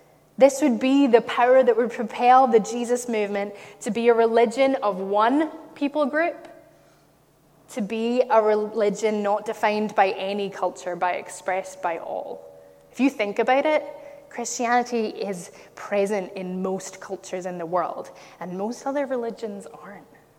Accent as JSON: {"language": "English", "town": "Glasgow", "region": "Scotland", "country": "United Kingdom", "accent": "Glaswegian", "said": "But this man has a Glaswegian accent, and I was like, \"That's my accent. That's my family's accent. That man sounds like my uncle.\""}